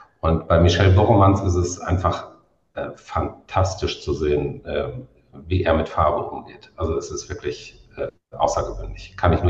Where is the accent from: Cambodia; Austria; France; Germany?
Germany; Rhineland; Das ist für mich jetzt als Rheinländer sowieso eine, ja, ich sag mal, vielleicht sehr typisch. Die Rheinländer sind etwas direkt.